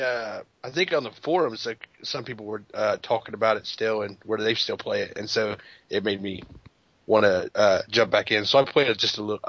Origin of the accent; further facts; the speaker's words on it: United States; I am an American.